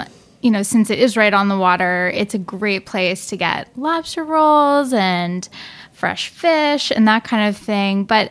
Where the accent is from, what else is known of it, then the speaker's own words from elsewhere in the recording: Portsmouth, New Hampshire, United States; I lived in Portsmouth, New Hampshire, which is a small town right on the water.